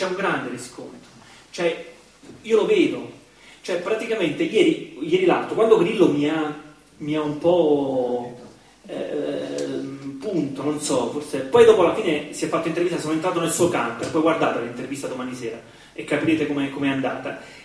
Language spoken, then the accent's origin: Italian; Molise, Italy; Sono andato in Molise, nella mia terra, per dire che poi alla fine bisogna avere la schiena dritta.